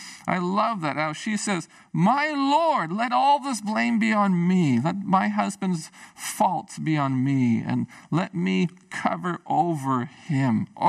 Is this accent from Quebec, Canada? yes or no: no; Prince Rupert, British Columbia, Canada; So when I grew up in Prince Rupert as a young person